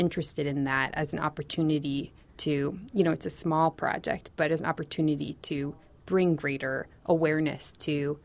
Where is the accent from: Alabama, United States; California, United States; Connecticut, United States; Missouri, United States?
California, United States; Erin and I are both from states that share a border with Mexico. I'm from California, and she was born in Arizona, I think.